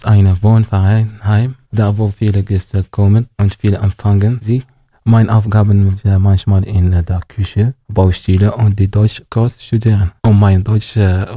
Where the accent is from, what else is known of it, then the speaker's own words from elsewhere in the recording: Algeria; German is a second language; now in Germany; Ich komme aus Algerien. Ich bin 26 Jahre alt. Ich habe etwa 5 Jahre mit Radio Salam. Und jetzt ich bin hier in Deutschland.